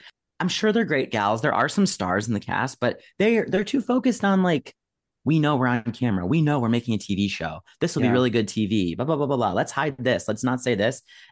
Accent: New York, United States; As a New Yorker, I love like their apartments.

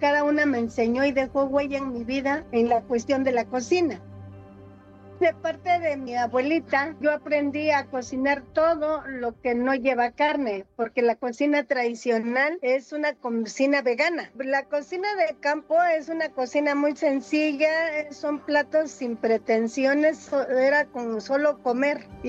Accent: Zimatlán de Álvarez, Oaxaca, Mexico; yo crecí en Cimatlán de Álvarez, Oaxaca, en el barrio de San Juan.

